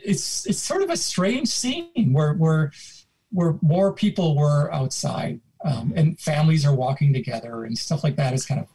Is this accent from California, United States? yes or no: no; Wisconsin, United States; growing up in Wisconsin, I thought it was a pain when my parents asked me to sort of like go weed the yard